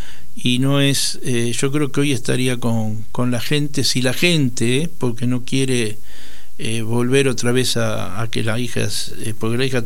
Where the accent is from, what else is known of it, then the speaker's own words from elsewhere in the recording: Argentina; yo hablo como argentinos.